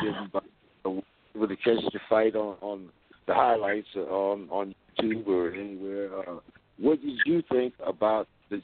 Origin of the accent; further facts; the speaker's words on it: Ohio, United States; I'm from Northeastern Ohio, man.